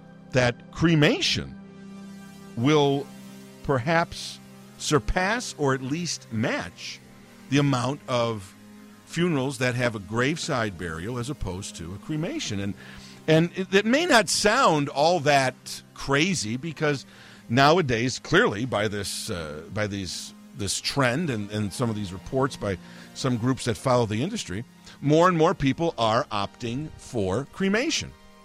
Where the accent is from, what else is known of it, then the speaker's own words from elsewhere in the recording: Chicago, Illinois, United States; obviously I was born and raised here in Chicago and have lived here my whole life, so I said I would like a piece of me here sprinkled somewhere in the city.